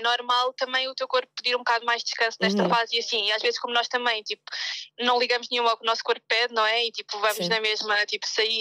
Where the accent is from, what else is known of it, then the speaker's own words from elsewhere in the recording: Sintra, Lisbon, Portugal; Ok, então eu sou da linha de Sintra.